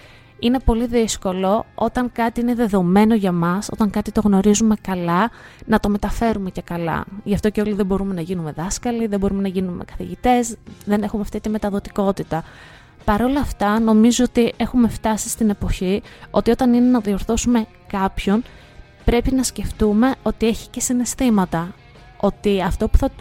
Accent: Varda, Western Greece, Greece; γιατί δεν είχα αυτή την νεοϋορκέζικη προφορά, προφανώς, γιατί γεννήθηκα και μεγάλωσα στη Βάρδα Ηλίας, με ένα μικρό διάλειμμα της Σάμου και της Θεσσαλονίκης όπου πήγα να σπουδάσω.

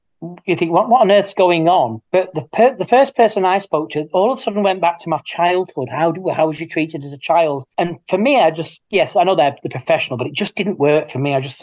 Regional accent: England, United Kingdom; this is going to sound horrible as an Englishman

